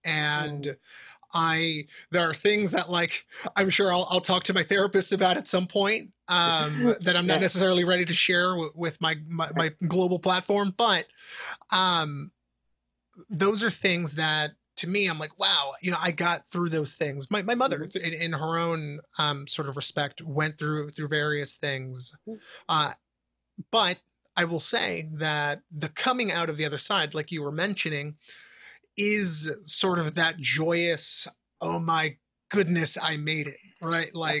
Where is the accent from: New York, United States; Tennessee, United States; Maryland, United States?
New York, United States; New York City; And I grew up here in New York City in the South Bronx.